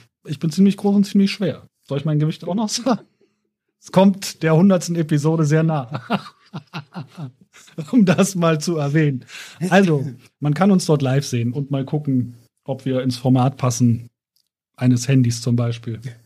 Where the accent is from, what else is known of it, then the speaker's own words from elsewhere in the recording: Berlin, Germany; Ich bin auf Hochdeutsch erzogen. Wir kommen aus Berlin.